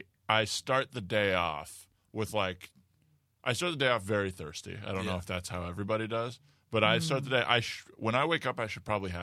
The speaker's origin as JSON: {"language": "English", "region": "Arizona", "country": "United States", "said": "Yeah, I'm from Arizona."}